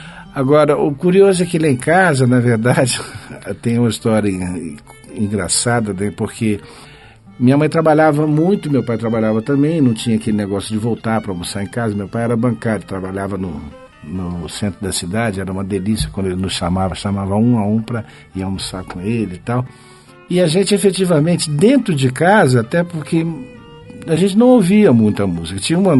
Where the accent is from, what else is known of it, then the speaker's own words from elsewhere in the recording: Rio de Janeiro, Brazil; Laranjeiras, que sempre foi mais ou menos o nosso pedaço ali no Rio. Quer dizer, eu nasci, eu morava em Santa Teresa, em Laranjeiras, Cosme Velho, Glória, Catete, Dedo Zacarias, no Bento, aquela área toda.